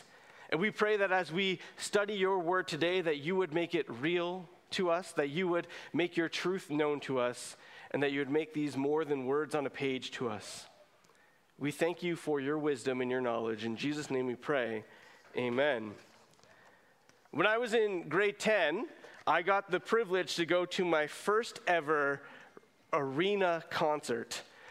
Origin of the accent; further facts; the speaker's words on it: Burlington, Ontario, Canada; Actually, one of my friends, I grew up in Burlington, one of my friends was afraid of Toronto.